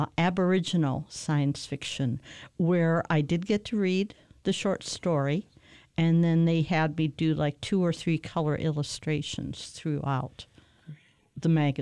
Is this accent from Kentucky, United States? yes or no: no; Michigan, United States; Growing up in Michigan, I didn't have a chance to get the kind of education you might have in New York or someplace like that.